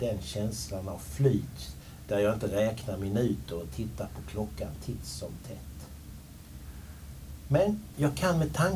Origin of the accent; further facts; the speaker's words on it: Perstorp, Skåne, Sweden; Jag växte upp i Perstorp, som är en inlandskommun i norra Skåne. Det var ganska långt till vatten och bad